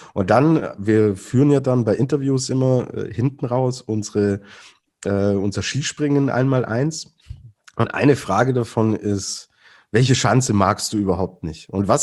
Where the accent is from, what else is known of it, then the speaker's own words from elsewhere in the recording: Baden-Württemberg, Germany; born there; so ich släbe, sagen wir im Schwabeländle. Ja, bin ja, komme ja gebürtig aus der Ecke.